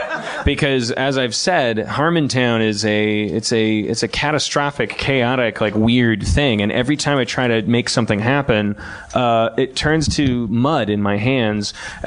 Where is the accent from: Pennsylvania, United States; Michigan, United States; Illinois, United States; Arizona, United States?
Arizona, United States; Tempe; I'm from Tempe. I'm a Tempe stereotype.